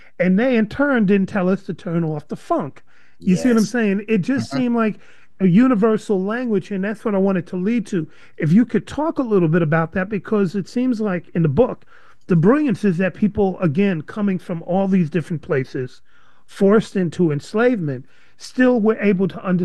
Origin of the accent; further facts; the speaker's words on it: New York City, New York, United States; growing up in the Bronx, you had your Puerto Rican folks, you had your Jamaican folks, you had your black folks from the South.